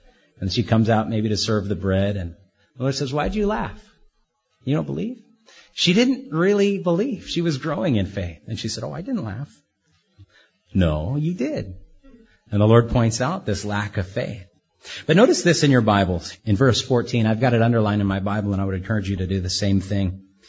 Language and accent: English; Hawaii, United States; I was raised on the North Shore. I love bananas on my own banana tree. I love to go out to a yard and pick the papaya myself.